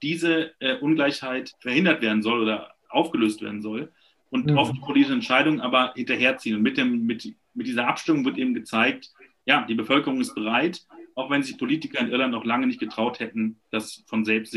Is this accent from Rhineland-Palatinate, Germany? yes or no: no; North Rhine-Westphalia, Germany; ich komme aus NRW und hatte selber in meiner Kommune noch nicht einmal die Chance, über Themen abzustimmen.